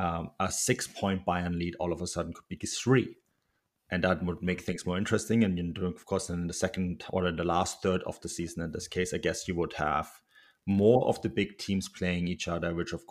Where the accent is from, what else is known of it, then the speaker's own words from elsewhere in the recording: United States; Levy, even as an American, I hate the idea.